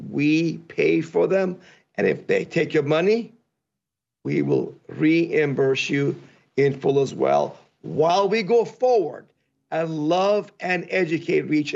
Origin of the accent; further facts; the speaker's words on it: Iran; now in United States; I'm from Iran, came from an unfree country to land of the free and home of the brave, America, and I found myself in the land of the meek and the indentured slaves. So when I became a citizen in 1989